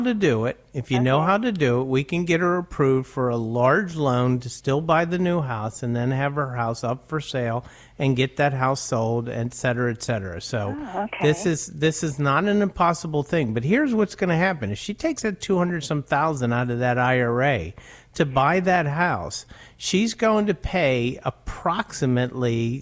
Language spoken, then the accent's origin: English; Pittsburgh, Pennsylvania, United States; accent: Pittsburgh; That's my Pittsburgh accent coming out, Maddie, you know?